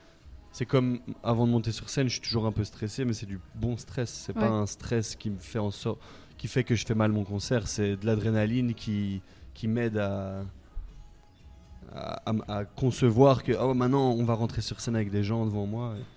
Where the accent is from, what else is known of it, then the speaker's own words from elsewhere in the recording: Brussels, Belgium; Ouais, je viens de Bruxelles.